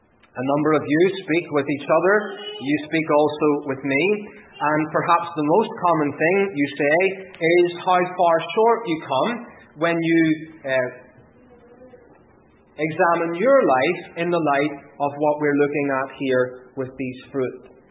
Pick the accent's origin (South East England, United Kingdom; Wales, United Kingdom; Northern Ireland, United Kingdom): Northern Ireland, United Kingdom; I remember growing up in Northern Ireland